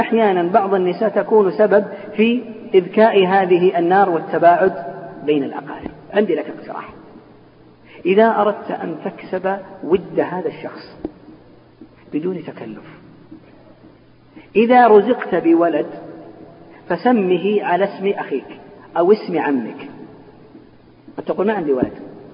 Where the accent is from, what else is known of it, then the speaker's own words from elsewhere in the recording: Al-Qassim, Saudi Arabia; هذا المشايخ الكبار عندنا في القصيم